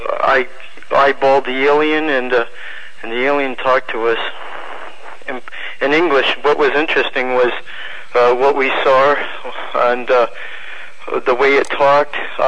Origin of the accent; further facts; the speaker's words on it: Mechanic Falls, Maine, United States; I'm from Mechanic Falls, Maine, and been listening to you for quite 2 years